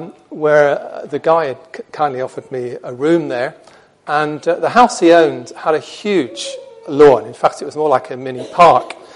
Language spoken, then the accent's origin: English; Yorkshire and the Humber, United Kingdom; sorry about the short A's there, as I'm from Yorkshire originally